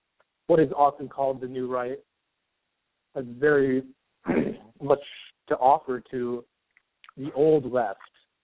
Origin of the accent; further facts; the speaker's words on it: Northeastern United States, United States; now in New York, United States; Well, I live in New York, but I was raised in the Northeastern United States, sort of a white working class background.